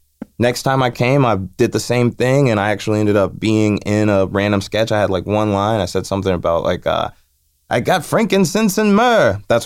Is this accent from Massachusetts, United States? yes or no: no; Chicago, Illinois, United States; I'm from Chicago. I used to do improv.